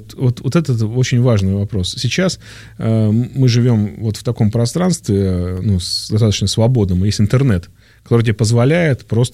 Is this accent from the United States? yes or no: no; Istra, Moscow Oblast, Russia; Я всегда говорю, я не москвич. Ко мне Москва сама едет, мы тоже потом мусор после них убираем. Вот, мы жемчужина Подмосковья, ну, Истра так называют у нас.